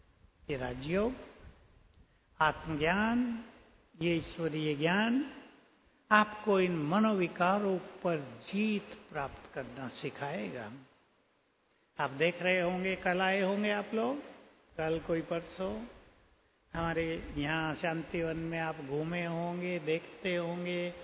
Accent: Uttar Pradesh, India; born there; हमारे गांव के पास, जो हम जहां हमने जन्म लिया था यूपी में

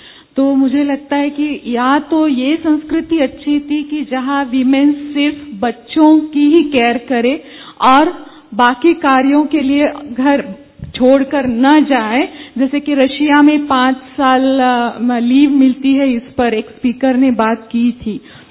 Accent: Nepal; हम नेपाल से आए हैं.

